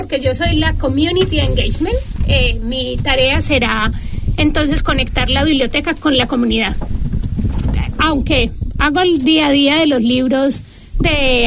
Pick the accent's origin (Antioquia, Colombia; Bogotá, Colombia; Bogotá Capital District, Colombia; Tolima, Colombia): Antioquia, Colombia; Medellín; moved away as an adult; now in New Zealand; soy de Medellín, Colombia. Llegué hace 7 años a Nueva Zelanda con la intención de aprender inglés desde cero realmente, y me fui quedando